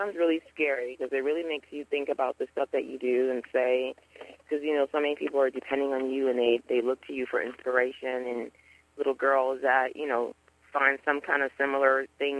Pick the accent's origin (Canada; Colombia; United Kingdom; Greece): Canada; also born or lived in Liberia; now in Arkansas, United States; Coming from Liberia and then growing up in Canada, which is so multicultural, I was always around some kind of culture. And then moving to Arkansas